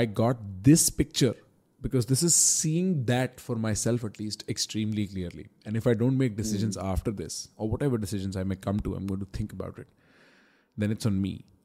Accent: India; Well, I'm Indian, bro.

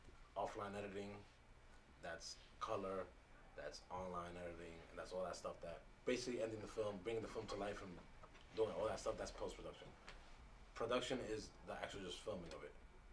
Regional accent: New York, United States; Obviously, we're from New York.

